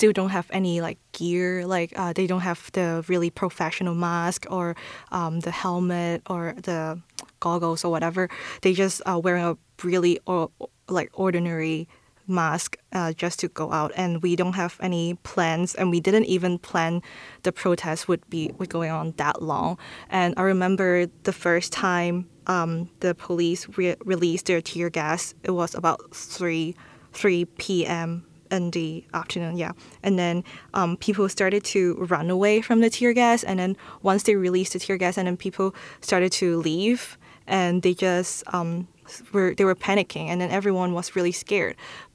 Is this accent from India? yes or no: no; Hong Kong; moved away as an adult; now in United States; Okay, I grew up in Hong Kong, and then I have been living there for like 20 years, and I moved here. I moved to the U.S. recently